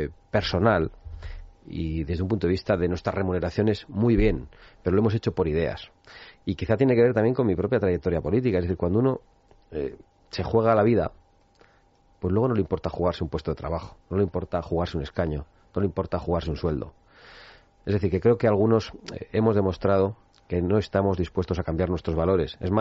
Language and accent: Spanish; Basque Country, Spain; en Cataluña y en mi tierra vasca